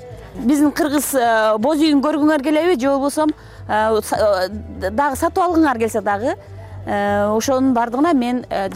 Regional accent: Issyk-Kul Region, Kyrgyzstan; also born or lived in Kazakhstan; Мен казакстандыкмын, бирок балалыгымдын көбү көл жээгинде өттү.

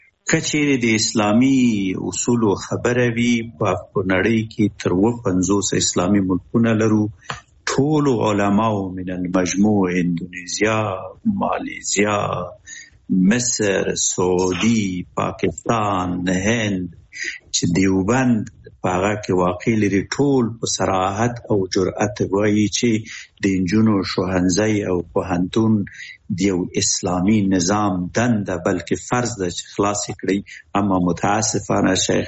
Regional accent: Afghanistan; مونږ هم د جاپان نه یو مونږ هم افغانان یو

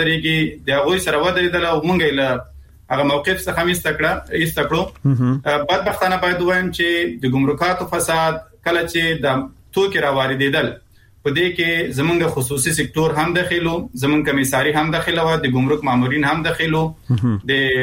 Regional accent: Afghanistan; زه شخصا د یو افغان په حیث دې خوشاله یم

